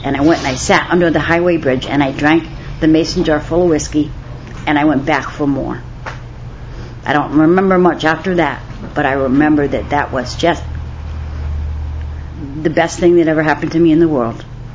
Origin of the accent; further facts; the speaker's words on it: Connecticut, United States; born there; A little bit about me. I was born in Connecticut. I have three sisters, and my mom died when I was six.